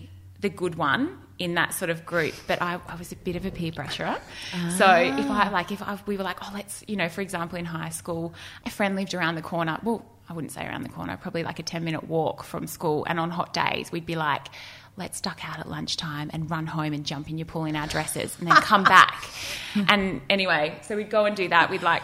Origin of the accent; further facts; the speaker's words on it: Melbourne, Victoria, Australia; I grew up in Melbourne, eastern suburbs of Melbourne